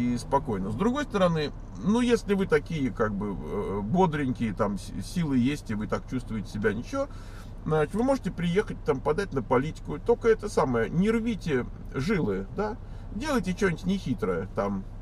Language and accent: Russian; Kazakhstan; мы продадим квартиру, как перевести деньги из Казахстана? Язык мы не знаем, но работы не боимся. Мы казахи